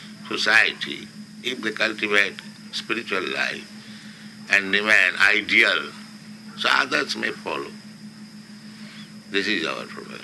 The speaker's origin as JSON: {"language": "English", "country": "India", "said": "Therefore, I am an Indian, poor Indian."}